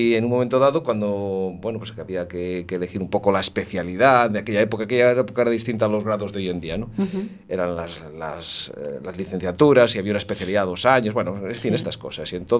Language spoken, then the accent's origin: Spanish; León, Castile and León, Spain; also born or lived in Madrid; yo soy de León y entonces, pues, digo, bueno, para acercarme un poquito. Yo estaba ya un poquito cansado de estar en Madrid, estudié en Madrid, estuve años trabajando en Madrid